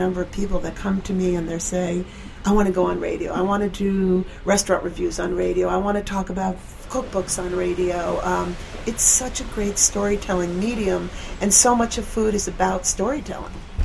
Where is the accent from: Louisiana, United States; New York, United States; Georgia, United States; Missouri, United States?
New York, United States; I grew up right here in Westchester, not far outside of the city, so I was a city girl, always went to camp in Maine. You know, I was one of those New York girls